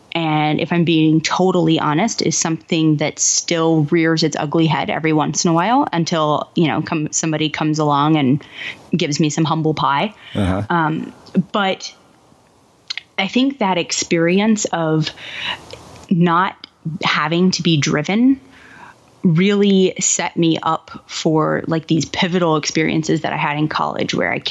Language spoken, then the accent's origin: English; Kansas City, Missouri, United States; And I grew up in Kansas City.